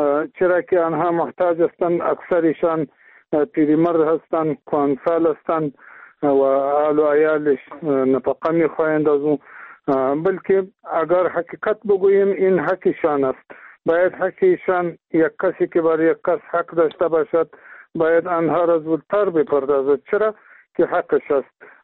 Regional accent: Afghanistan; ما افغان هستیم

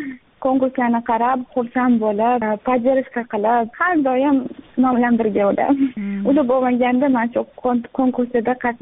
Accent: Tashkent, Uzbekistan; born there; Men Toshkent shahrida tug'ilganman.

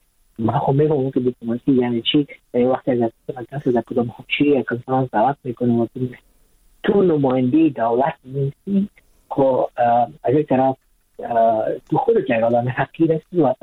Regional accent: Afghanistan; از افغانستان هستم با تاریخ افغانستان مشتایی دارم

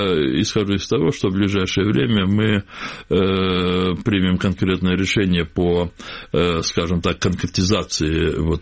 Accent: Crimea, Ukraine; Мы, крымские татары

